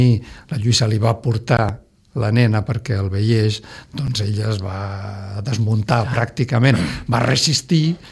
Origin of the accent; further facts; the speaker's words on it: Aranjuez, Community of Madrid, Spain; born there; jo vaig néixer a Aranjuez